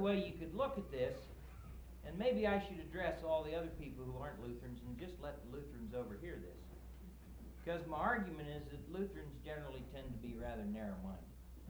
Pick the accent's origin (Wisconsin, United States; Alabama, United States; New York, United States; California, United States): Wisconsin, United States; Racine; I'm from Racine, Wisconsin. I understand there are a few Wisconsinites here this week.